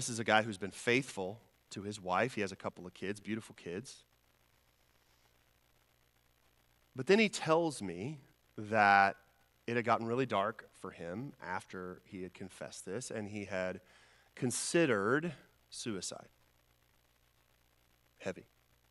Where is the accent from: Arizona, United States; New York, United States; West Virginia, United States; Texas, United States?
Texas, United States; I grew up in Texas, and I went to Texas Tech University